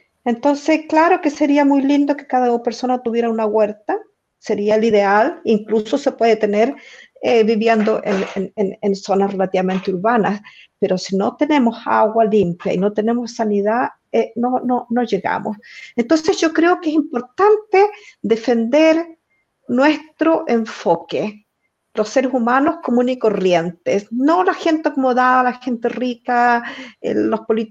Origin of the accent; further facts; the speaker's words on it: Chile; Chile, que es mi país de origen y con el cual yo tengo una conexión muy directa